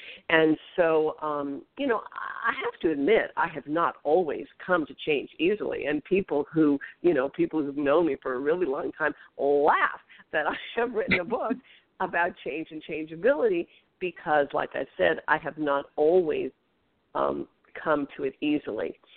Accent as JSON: {"language": "English", "town": "Los Angeles", "region": "California", "country": "United States", "tie": "born or raised there", "said": "So, you know, I grew up in West Los Angeles and grew up in the same house for, you know, until I left for high school, and my parents didn't move until, you know, well after I was in college."}